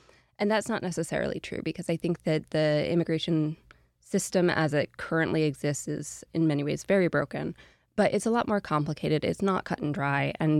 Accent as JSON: {"language": "English", "region": "New York", "country": "United States", "tie": "born or raised there", "said": "I grew up in Columbia County. I didn't anticipate that I would be moving back to upstate New York"}